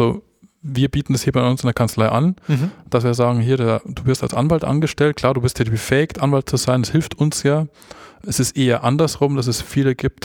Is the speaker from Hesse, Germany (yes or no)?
no; Landshut, Bavaria, Germany; Also ich komme aus Landshut